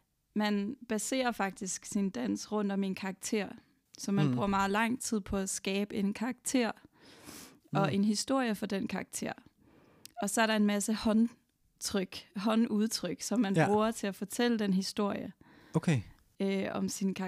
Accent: Fredericia, Region of Southern Denmark, Denmark; Jeg er fra Fredericia i Jylland. Vokset op der.

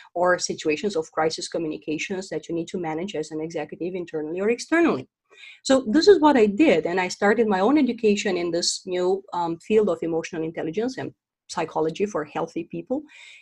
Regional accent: Romania; In fact, I come from Romania.

